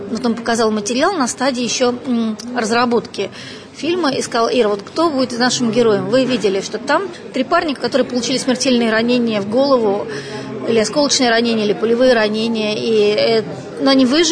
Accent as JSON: {"language": "Russian", "region": "Moscow", "country": "Russia", "said": "Я из Москвы … понятно, что когда-то, мой дедушка, он, в общем, с Урала."}